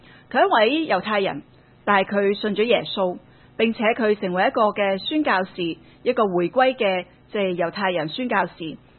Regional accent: Hong Kong; 今天忙碌是我们香港人生活的写照

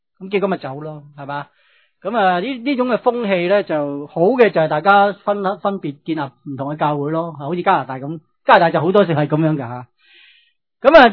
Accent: China; 我哋中国人呢真係要学嘅。

